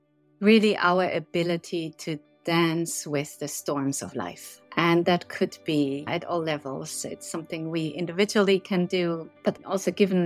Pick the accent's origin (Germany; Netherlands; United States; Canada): Germany; Berlin; growing up in West Berlin at the time, you know, that place still continues to be and feel like home.